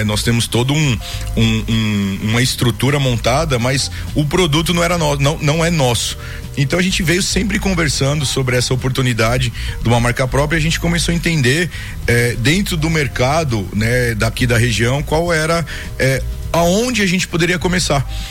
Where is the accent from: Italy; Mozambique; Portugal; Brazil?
Brazil; São Paulo; now in Vitória da Conquista, Brazil; nós somos paulistas, mas estamos baianos, né? Já se sentimos baianos, filhos baianos, então nós somos mais conquistenses do que paulistas. Então, desde que eu vim para cá, 14 anos atrás, né?